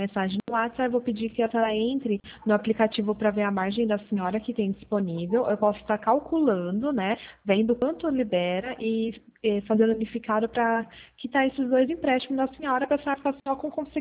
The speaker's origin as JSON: {"language": "Portuguese", "town": "Pirassununga", "region": "São Paulo", "country": "Brazil", "said": "Eu sou daqui de Pirassununga."}